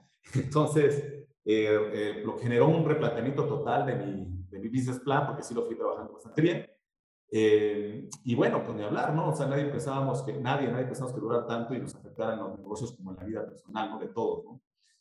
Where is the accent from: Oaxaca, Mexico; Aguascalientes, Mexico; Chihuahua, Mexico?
Oaxaca, Mexico; moved away; yo soy de Oaxaca y vengo a estudiar, y encontré una carrera que no había en Oaxaca